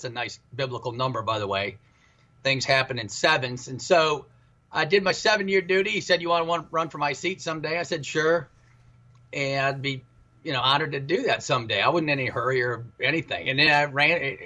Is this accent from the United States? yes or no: yes; Midwest, United States; It's nothing I learned growing up in the Midwest.